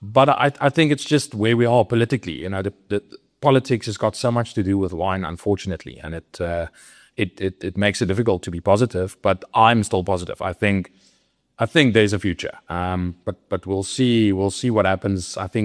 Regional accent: South Africa; And they kind of look at you, well, you are weird for being South African and you're in America with wine.

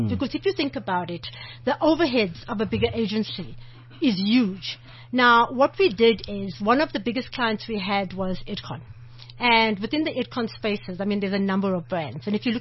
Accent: Zimbabwe; moved away; Initially, I'm from Zimbabwe, from Uncle Bob's place. And I've been here since, I think that's really going to give my age away, but since 1989.

